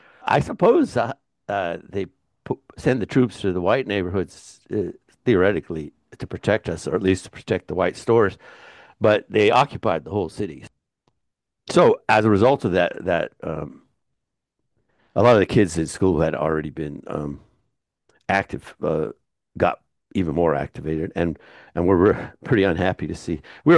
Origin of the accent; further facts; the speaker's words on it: Washington, District of Columbia, United States; Yeah, I grew up on the East Coast.